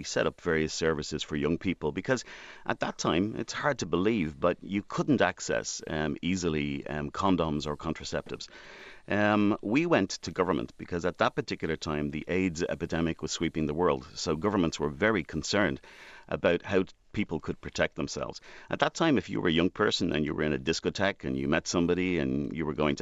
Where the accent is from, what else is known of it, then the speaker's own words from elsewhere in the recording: Dublin, Leinster, Ireland; I grew up in Dublin, and I think that, you know, the time that I grew up in was the mid-1980s